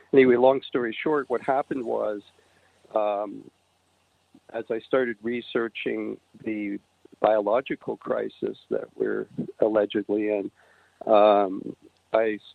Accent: Canada; Being that I'm from Canada, they'll usually call me … then they'll butcher … many different ways.

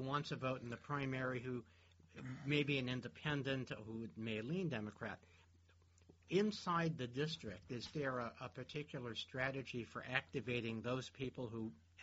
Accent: New York City, New York, United States; Well, you know, I grew up in New York City. I spent my deformative years there.

